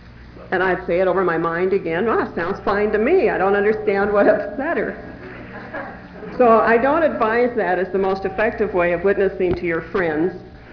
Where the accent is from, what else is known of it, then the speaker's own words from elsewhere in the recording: Salt Lake City, Utah, United States; born there; I was born in Salt Lake City. My parents were married in the Salt Lake Temple